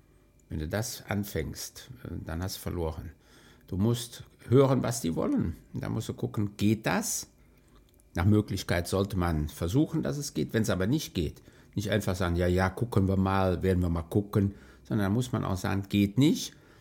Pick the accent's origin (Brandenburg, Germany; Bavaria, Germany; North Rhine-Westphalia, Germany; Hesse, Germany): North Rhine-Westphalia, Germany; Troisdorf; zum einen komme ich aus Troisdorf-Müllekofen, das ist der kleinste Ort in Troisdorf